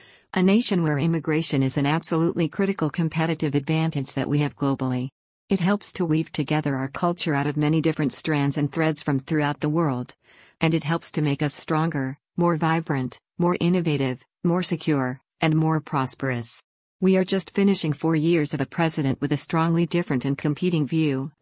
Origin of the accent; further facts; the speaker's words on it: New York City, New York, United States; So this is in my bones as a New Yorker, as someone whose grandparents immigrated to the country in search of a better life.